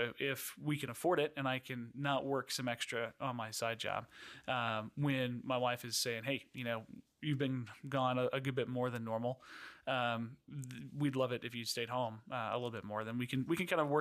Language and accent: English; Plant City, Florida, United States; So I grew up in Florida, in Plant City, halfway between Tampa and Orlando. Strawberries, cows, that was about it growing up.